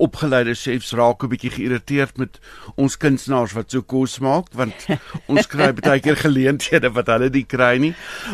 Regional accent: Kenhardt, Northern Cape, South Africa; Ek is 'n Noord-Kaapenaar, so ek kom uit Kenhardt, my ouers het daar geboer.

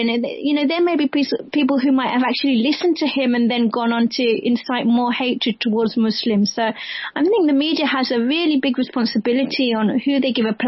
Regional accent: London, United Kingdom; I've been born and bred in London, but this is the very first time I've actually felt that real fear

